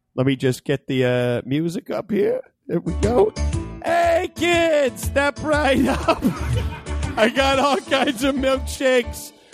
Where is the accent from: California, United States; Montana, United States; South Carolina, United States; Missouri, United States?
South Carolina, United States; Greenville; In Greenville, South Carolina.